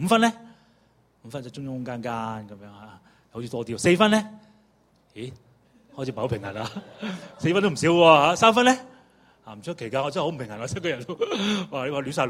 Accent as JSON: {"language": "Cantonese", "country": "Hong Kong", "said": "我哋都是香港人嚟嘅"}